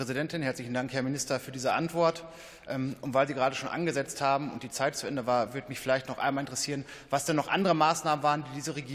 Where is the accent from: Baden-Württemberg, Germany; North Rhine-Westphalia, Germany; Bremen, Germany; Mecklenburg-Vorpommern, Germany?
North Rhine-Westphalia, Germany; Dortmund; wie Sie wissen, komme ich aus Dortmund und Dortmund ist Stahlstadt.